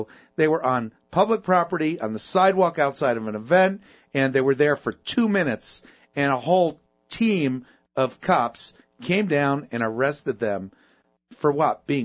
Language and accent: English; New Jersey, United States; I grew up in New Jersey.